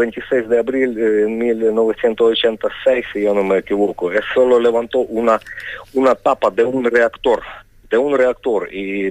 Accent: Ukraine; Spanish is a second language; pero yo soy ucraniano y conozco a mi gente

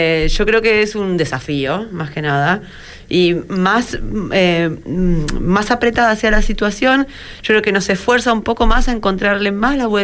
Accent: Argentina; moved away as an adult; also born or lived in Brazil; Yo soy argentina, viví mis últimos 10 años en Brasil

